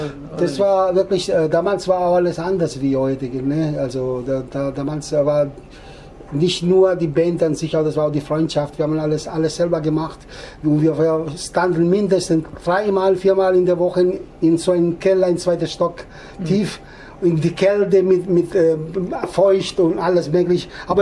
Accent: Scordia, Sicily, Italy; German is a second language; now in Germany; Sizilien, von Sizilien. Scordia in Catania, das ist Scordia in Sizilien.

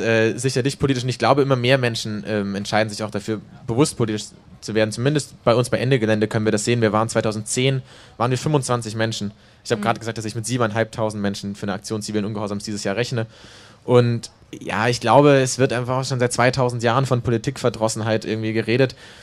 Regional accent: Stuttgart, Baden-Württemberg, Germany; Ich komme eigentlich aus Stuttgart, aber ich kann kein Schwäbisch schwätze.

